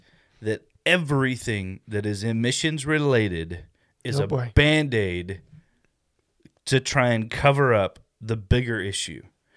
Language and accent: English; Germany; accent: German; English is a second language; I don't want to spit all over the microphone with my German accent